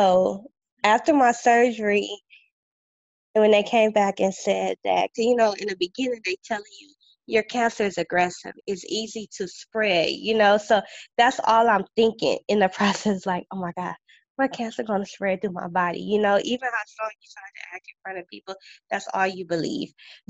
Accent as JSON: {"language": "English", "country": "United States", "said": "I did feel something different, me being African American and a black woman going through this."}